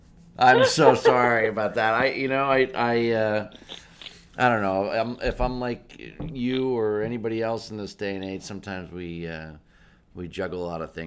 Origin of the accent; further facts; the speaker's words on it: Erie, Pennsylvania, United States; Well, you know, I think I told you I grew up in Erie, Pennsylvania. So, small town boy